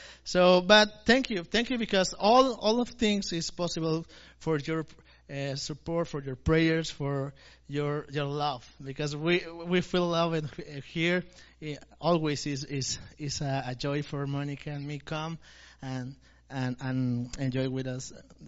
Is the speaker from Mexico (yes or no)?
yes; Mexico; first language Spanish; English is a second language; I'm Latino. I am from Mexico, so I speak Spanish.